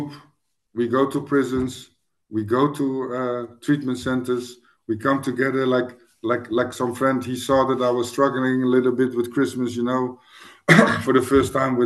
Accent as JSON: {"language": "English", "town": "Rotterdam", "region": "South Holland", "country": "Netherlands", "tie": "born or raised there", "second_language": "English", "said": "I go to a men's meeting in my hometown in Rotterdam"}